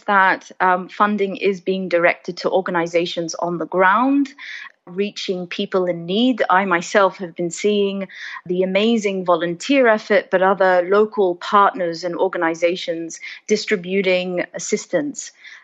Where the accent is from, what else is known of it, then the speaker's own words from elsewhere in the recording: Australia; I'm Lebanese Australian